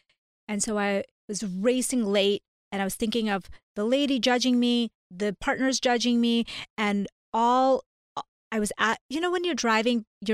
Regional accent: India; now in United States; So, long story short, I am an Indian, a South Asian immigrant to the U.S.

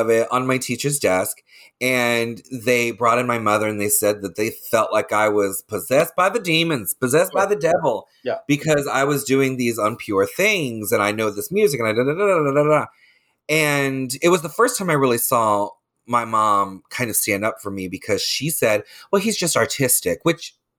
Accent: Leesburg, Florida, United States; I grew up in Lake County. I grew up in Leesburg.

